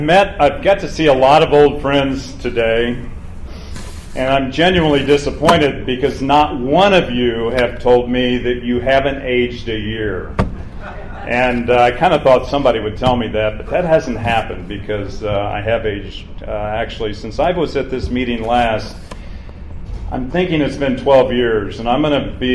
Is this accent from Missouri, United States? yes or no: yes; Missouri, United States; But for all practical purposes, I'm from Northwest Missouri.